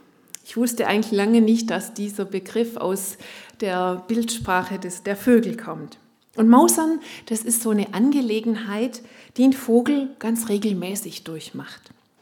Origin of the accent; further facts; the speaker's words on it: Baden-Württemberg, Germany; Ich komme aus der Ulmer Gegend, aus einer ländlichen Gegend